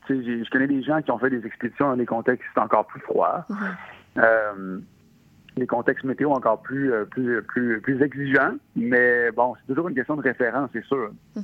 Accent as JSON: {"language": "French", "town": "Quebec City", "region": "Quebec", "country": "Canada", "said": "En revenant chez nous à Québec"}